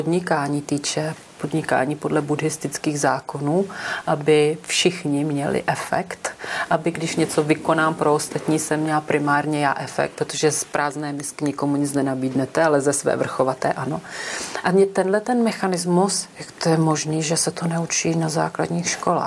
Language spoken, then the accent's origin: Czech; České Budějovice, South Bohemian Region, Czechia; A já pocházím z Českých Budějovic a bylo v 6:30 ráno